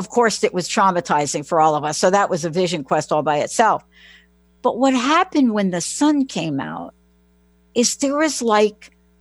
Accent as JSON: {"language": "English", "town": "Bronx", "region": "New York", "country": "United States", "said": "But remember, I'm a girl from the Bronx."}